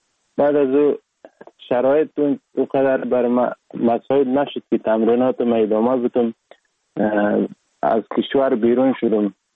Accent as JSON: {"language": "Persian", "town": "Sheberghan", "region": "Jowzjan", "country": "Afghanistan", "tie": "born or raised there", "also_born_or_lived": "Sar-e Pol", "said": "اصلا زاده ولایت سرپل استم، در ولایت جوزجان کلان شدیم. تحصیلات ما، مکتب ما، همه چیز ما در ولایت جوزجان خواندیم."}